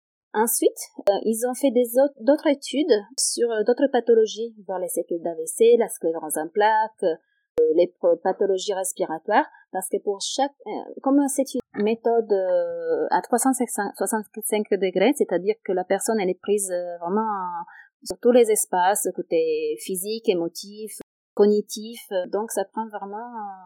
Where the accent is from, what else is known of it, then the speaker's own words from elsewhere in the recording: Italy; French is a second language; en Italie, moi je suis italienne, hein, pour vous dire